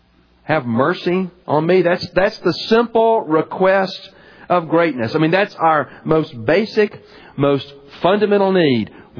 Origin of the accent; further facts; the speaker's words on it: Birmingham, United States; when I was a child growing up in Birmingham, and Birmingham being, you know, a decent-sized city, I actually grew up in what's called Center Point, which is the northeast part of town, just outside the city limits.